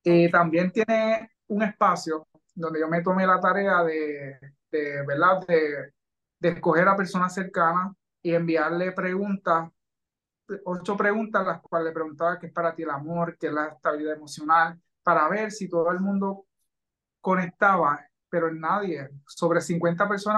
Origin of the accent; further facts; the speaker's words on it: Villalba, Puerto Rico; Actualmente vivo en Ponce, pero soy villalbeño.